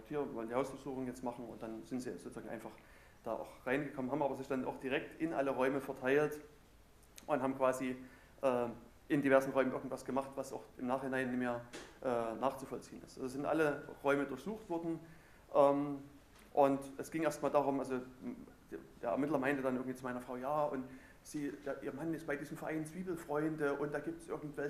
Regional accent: Thuringia, Germany; also ich komme aus Thüringen

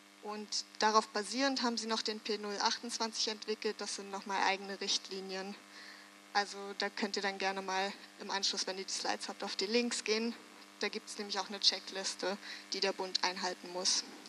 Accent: Switzerland; aber bei uns in der Schweiz sind eigentlich vor allem private Dienstleistungsanbieter sehr frei

